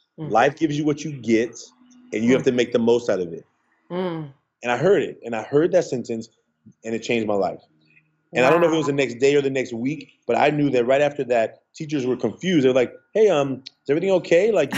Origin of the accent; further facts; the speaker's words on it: Oakland, California, United States; And so I grew up just in Oakland, in a city where being smart wasn't really cool